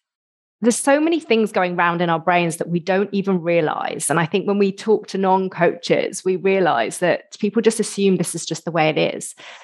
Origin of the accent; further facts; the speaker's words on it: United Kingdom; And as a British thing as well, we're often keeping a stiff upper lip.